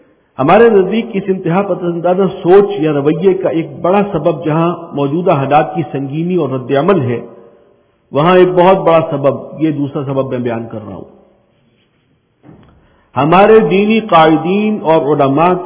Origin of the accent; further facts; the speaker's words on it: Khyber Pakhtunkhwa, Pakistan; ہمارے یہاں وزیرستان میں یہ سوچ کہاں سے آئی، اب میں اس کی طرف جا رہا ہوں.